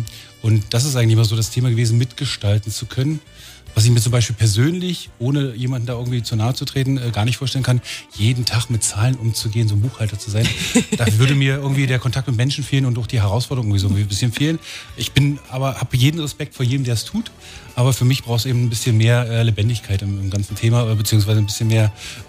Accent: Potsdam, Brandenburg, Germany; ich bin selber Potsdamer von Haus aus.

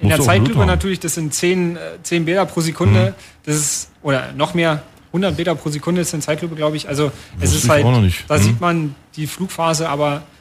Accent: Germany; Als Deutscher spricht man, muss man natürlich immer Englisch mit allen sprechen.

